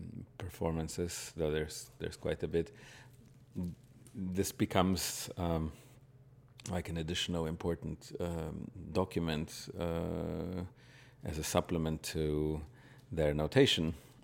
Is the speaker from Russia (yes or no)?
yes; Russia; English is a second language; moved away; Well, growing up in Russia or Soviet Union at the time, Rachmaninoff was certainly a towering musical figure.